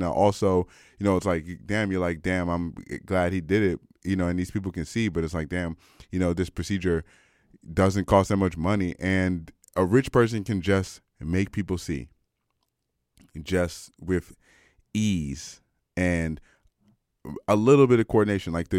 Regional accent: United States; And I say ours, like, I'm an American

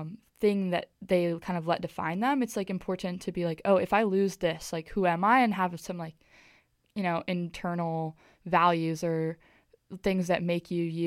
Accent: Kailua, Hawaii, United States; I'm from Kailua, on the island of Oahu in Hawaii, which a lot of people think is pretty cool. I also think it's cool, and I'm very grateful to have grown up there.

